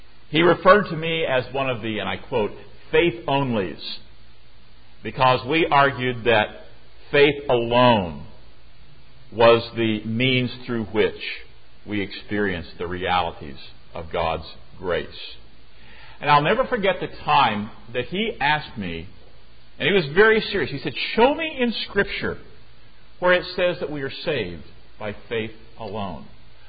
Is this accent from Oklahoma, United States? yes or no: no; Missouri, United States; I grew up in Missouri in the heart of Church of Christ country.